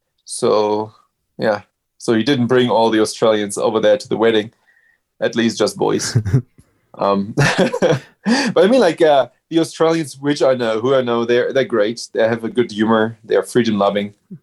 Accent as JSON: {"language": "English", "country": "Netherlands", "also_born_or_lived": "Germany", "second_language": "English", "said": "And I'm from the Netherlands or Germany or both, actually, but more from the Netherlands. And we are super direct."}